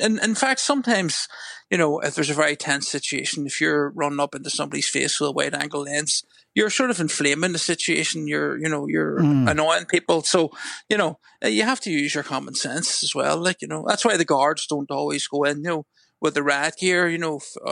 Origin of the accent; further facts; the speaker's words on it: Belfast, Northern Ireland, United Kingdom; Like, you know, in Northern Ireland, I'm from Belfast